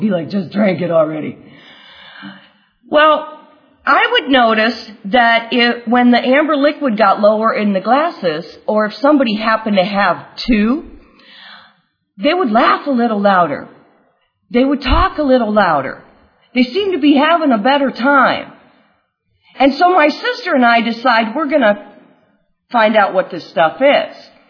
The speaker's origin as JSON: {"language": "English", "region": "Midwest", "country": "United States", "said": "Anyway, I'm originally from the Midwest, which I would have told you was a good reason to have a drink."}